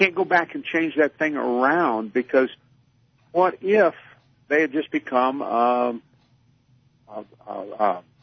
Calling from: New Mexico, United States; I'm out here in New Mexico.

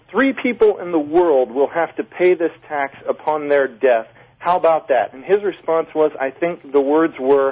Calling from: Minnesota, United States; from Minnesota.

